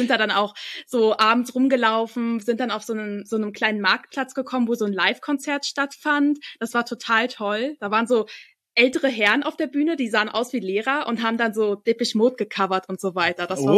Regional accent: Berlin, Germany; Ich komme halt auch ursprünglich aus Berlin, so habe ich, bis ich 23 war, glaube ich, bei meinen Eltern gewohnt

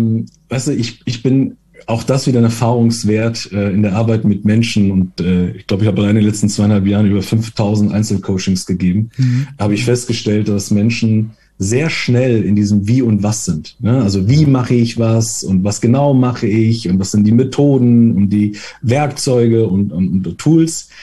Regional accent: Italy; Ich versuche mich als Italiener kurz zu halten.

